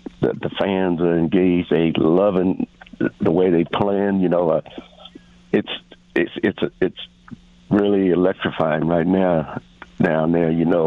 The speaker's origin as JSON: {"language": "English", "region": "Texas", "country": "United States", "said": "because I'm from Texas and grew up as a Cowboy fan"}